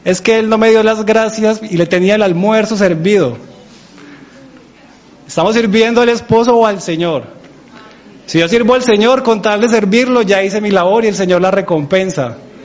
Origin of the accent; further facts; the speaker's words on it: Colombia; Y como buenos colombianos, pues no empezábamos a la hora en punto.